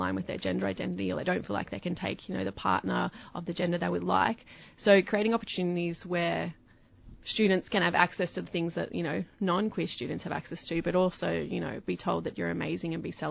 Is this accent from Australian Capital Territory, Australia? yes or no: yes; Canberra, Australian Capital Territory, Australia; I know growing up in Canberra, there was no queer group.